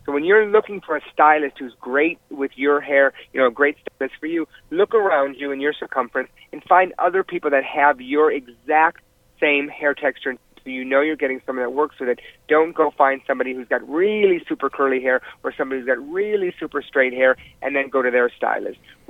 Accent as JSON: {"language": "English", "town": "Detroit", "region": "Michigan", "country": "United States", "tie": "born there", "said": "You know, I was born in Detroit, and my mom and, you know, my dad worked in the auto industry."}